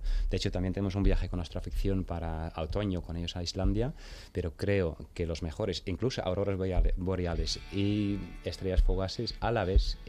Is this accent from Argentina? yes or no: no; Netherlands; Spanish is a second language; Como buen holandés, he tenido que viajar también en bicicleta.